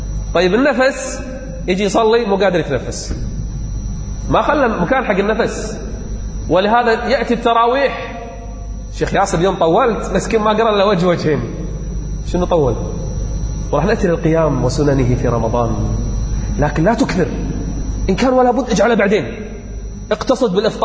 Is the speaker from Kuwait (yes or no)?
yes; Kuwait; أنا ما سمعت عندنا في الكويت، في الكويت فيه 3 أجزاء كل 10 أيام ختمة